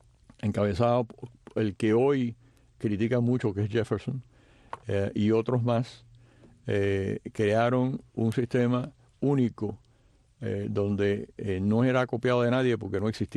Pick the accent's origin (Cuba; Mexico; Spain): Cuba; moved away as an adult; now in United States; Estuve conspirando en Cuba, me fui de Cuba, vine acá para pelear. Yo no vine aquí para quedarme.